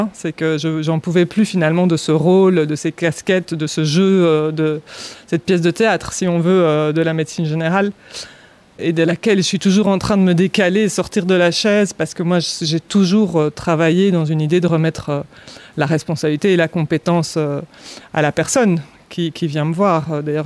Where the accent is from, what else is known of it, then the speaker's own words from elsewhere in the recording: Brussels, Belgium; moved away as an adult; now in France; Donc moi, je suis belge à la base. J'ai grandi à Bruxelles. Et j'ai eu mes 2 enfants à Bruxelles.